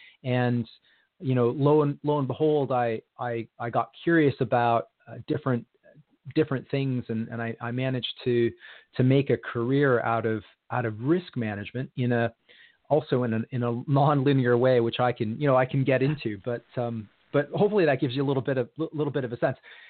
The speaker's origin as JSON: {"language": "English", "country": "Canada", "tie": "born or raised there", "also_born_or_lived": "Argentina / Ann Arbor, Michigan, United States", "said": "I was born in Argentina, actually. And I first moved to the U.S. when I was four, lived in Ann Arbor, Michigan for 3 years, and then we moved to Canada, and I grew up in Canada."}